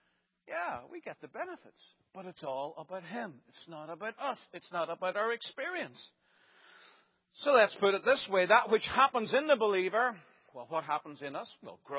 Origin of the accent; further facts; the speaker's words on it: Ireland; now in United States; I'm an Irishman, but I became a citizen